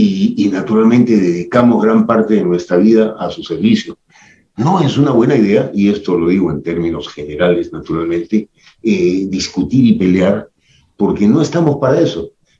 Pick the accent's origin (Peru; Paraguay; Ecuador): Peru; y simplemente lo digo como un peruano más